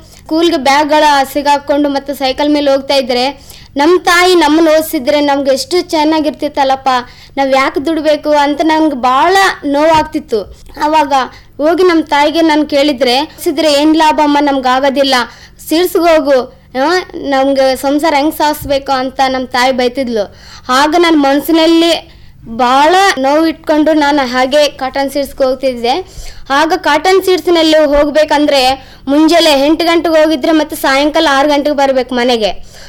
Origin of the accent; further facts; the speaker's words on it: Yerigera, Karnataka, India; ನನ್ನ ಊರು ಯರಿಗೇರ.